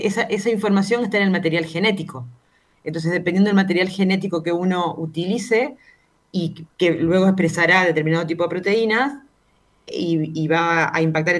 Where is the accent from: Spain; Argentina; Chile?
Argentina; Camilo Aldao, Córdoba; vengo de Camilo Aldao, tiene 5.000 habitantes, está en el interior, en el sudeste cordobés.